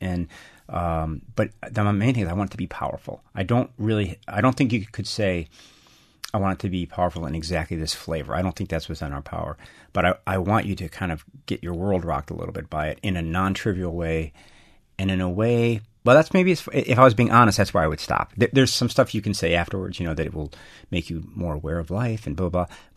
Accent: Chicago, Illinois, United States; I was from Chicago

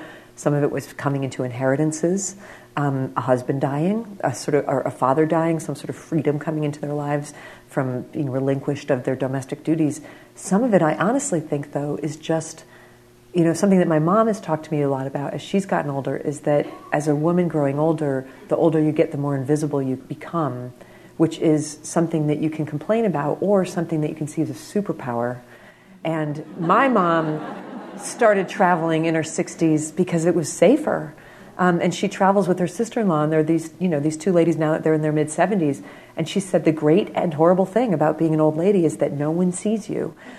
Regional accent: New Jersey, United States; there's a woman named Mrs. Mary Treat who lived in my home state of New Jersey

